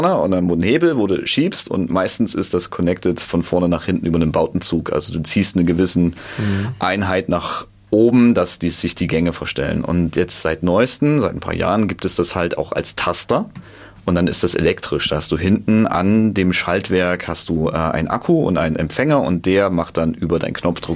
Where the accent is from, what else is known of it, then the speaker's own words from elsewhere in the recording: Apolda, Thuringia, Germany; Ich komme aus Apolda.